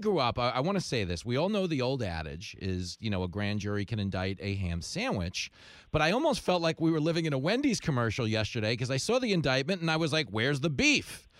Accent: New York City, New York, United States; as a New Yorker, like, we're sitting here watching him downgrade violent felonies left and right.

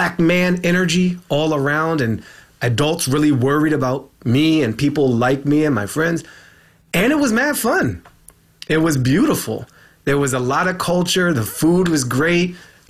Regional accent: Washington, District of Columbia, United States; I was born in George Washington University Hospital, 7:39 p.m. September 11th, to my mother

